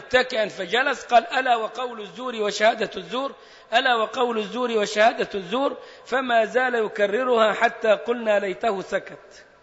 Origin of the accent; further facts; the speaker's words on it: Egypt; ما تخرش المية زي ما بنقول احنا كده كمصريين